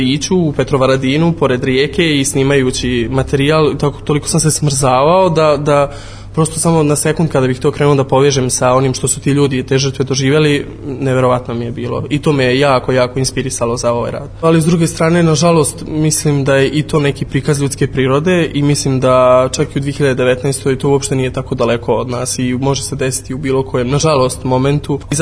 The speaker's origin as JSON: {"language": "Bosnian", "country": "Bosnia & Herzegovina", "tie": "born or raised there", "said": "Ja prvi koji sam rođen i odrastao sam u Bosni i Hercegovini, rođen sam 1995. godine, dakle pred kraj rata."}